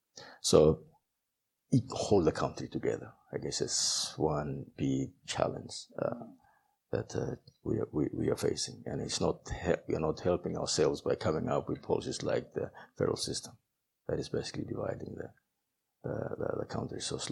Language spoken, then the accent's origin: English; Choiseul Province, Solomon Islands; Go back to Honiara. I'm from Choizo.